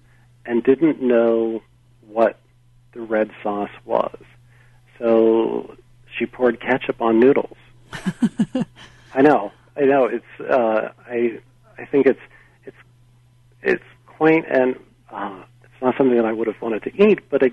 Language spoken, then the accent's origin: English; Pennsylvania, United States; I'm thinking of where I grew up in Pennsylvania, you could start to get cabbages